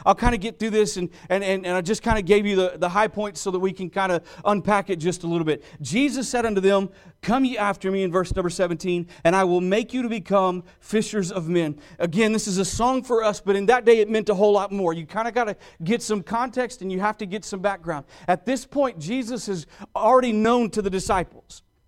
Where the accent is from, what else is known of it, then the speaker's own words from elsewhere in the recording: Oklahoma City, Oklahoma, United States; but I grew up in Oklahoma City. By the way, we just moved back to Oklahoma City a couple of months ago